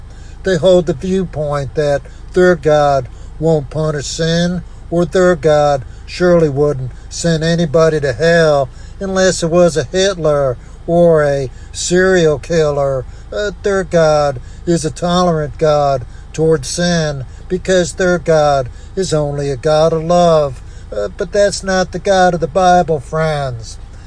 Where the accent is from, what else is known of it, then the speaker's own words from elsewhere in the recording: United States; I grew up in America in the 1950s